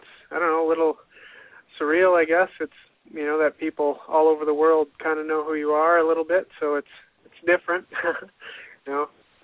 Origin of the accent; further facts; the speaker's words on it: Saskatoon, Saskatchewan, Canada; only place in Canada that actually has Access TV. Otherwise, it's all in the States. So people from my hometown actually get to watch me.